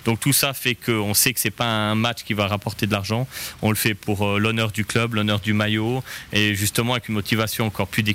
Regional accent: Valais, Switzerland; je suis valaisan

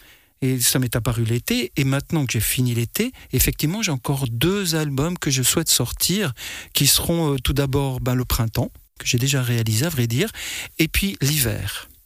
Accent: Mottec, Valais, Switzerland; je viens aussi du Val d'Anniviers, où là, il y a toute cette culture du conte un peu ancestrale. J'ai toujours été bercé, j'ai toujours beaucoup aimé ces veillées, parce que je viens de Motec, c'est vraiment un endroit très perdu dans le Val d'Anniviers.

